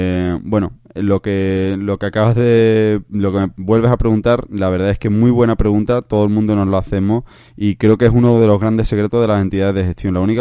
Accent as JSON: {"language": "Spanish", "town": "Cádiz", "region": "Andalusia", "country": "Spain", "said": "el segundo fin de semana es carnaval en mi tierra, en Cádiz, o sea que estaré por allí"}